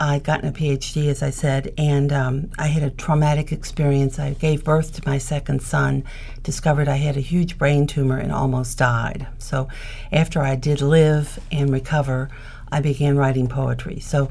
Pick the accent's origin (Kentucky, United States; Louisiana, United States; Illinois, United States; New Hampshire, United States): Kentucky, United States; moved away as an adult; now in New Haven, United States; I grew up in Kentucky, spending a lot of time in the country with my grandparents, my parents. And when I came to New Haven over 40 years ago, I tried to hide my identity, my accent.